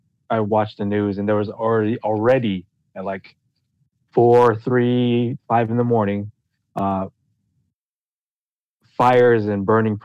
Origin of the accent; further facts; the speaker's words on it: United States; born there; I was born here, so like I'm an American right. citizen, but he still might just deport me to the Philippines because, you know, different how you look